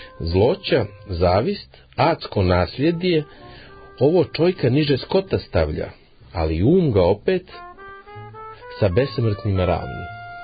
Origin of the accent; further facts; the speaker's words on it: Montenegro; kao Crnogorac, ne može bez Njegoša da prođe.